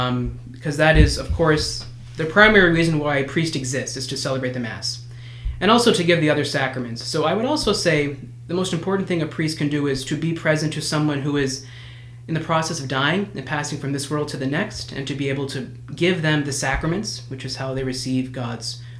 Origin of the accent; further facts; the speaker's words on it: France; I'm French.